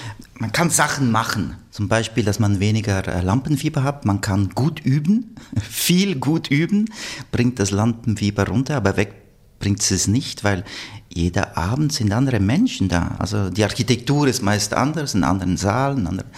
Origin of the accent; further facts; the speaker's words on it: Bern, Switzerland; Ich bin aus Bern.